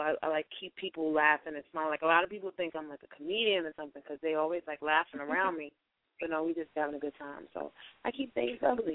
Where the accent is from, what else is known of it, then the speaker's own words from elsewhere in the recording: Brooklyn, New York, United States; I'm from Brooklyn.